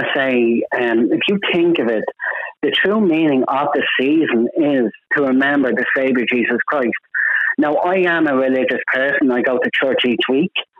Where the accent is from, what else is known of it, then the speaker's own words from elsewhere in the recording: Ireland; growing up in Ireland